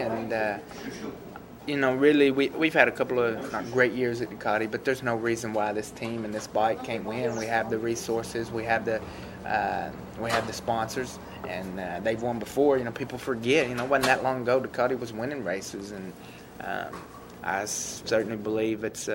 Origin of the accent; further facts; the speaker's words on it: United States; And I just like Australia in general. Being an American, the language is similar.